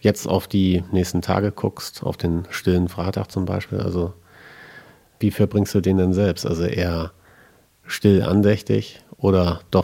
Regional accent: Stade, Lower Saxony, Germany; born there; ich bin auch gebürtiger Niedersachse aus Stade.

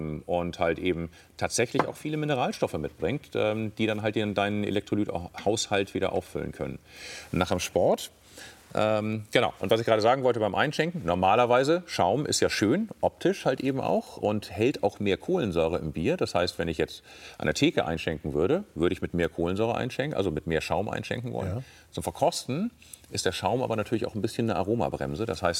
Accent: Northern Germany, Germany; Als Norddeutscher bin ich ja schon beim Alster.

